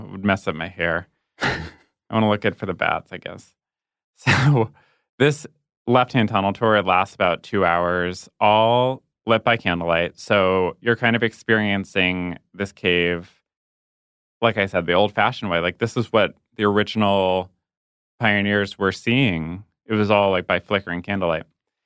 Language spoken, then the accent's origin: English; Chicago, Illinois, United States; So I went … I'm from Chicago, and I guess I would probably say Silence of the Lambs.